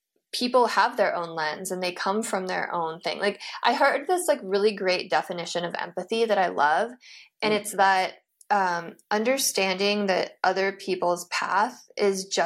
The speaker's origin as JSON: {"language": "English", "region": "Illinois", "country": "United States", "said": "I'm from Illinois too."}